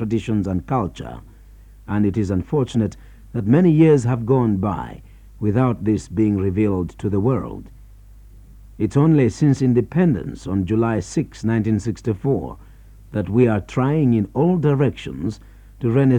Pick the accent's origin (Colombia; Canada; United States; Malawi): Malawi; Blantyre, Southern Region; born there; I was born in Blantyre, in the southern part of Malawi. Blantyre is the main commercial city of the country.